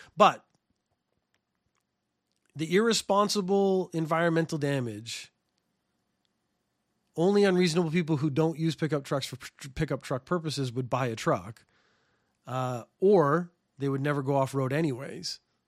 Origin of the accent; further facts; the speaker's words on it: Canada; I mean, I come from Canada where I don't think they really...